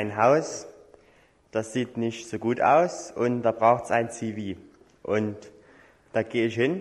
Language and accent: German; East Germany, Germany; ich komme aus Ostdeutschland.